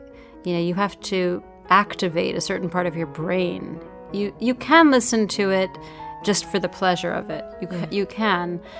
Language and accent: English; New York, United States; And I grew up in New York.